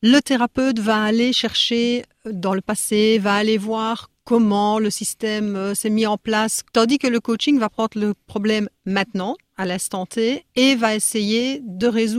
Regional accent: Liège, Wallonia, Belgium; accent: Belgian; now in France; Je viens de Belgique, je viens de Liège précisément. J'ai tout plaqué en Belgique pour venir m'installer dans cette belle région de France en fait.

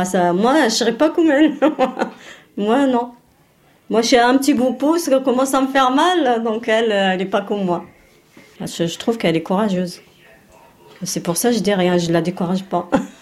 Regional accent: Morocco; Même chez nous au Maroc, je voyais beaucoup de filles qui font la boxe là-bas

